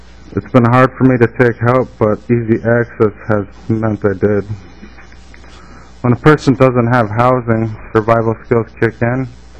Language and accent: English; Prior Lake, Minnesota, United States; I was born in Minneapolis. I'm Native American, a member of the Mille Lacs Band of Ojibwe. I grew up in Prior Lake, but don't like to think about growing up because the fact that it was really difficult.